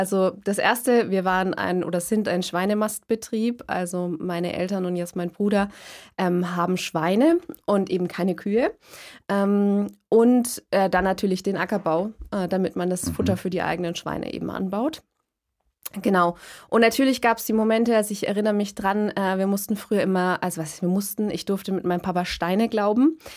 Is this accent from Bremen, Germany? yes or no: no; Bavaria, Germany; wir haben natürlich auch sehr viel Gips bei uns in Franken